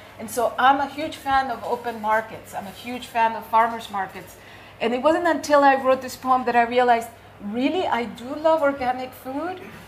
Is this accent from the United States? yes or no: no; El Salvador; So I grew up in El Salvador.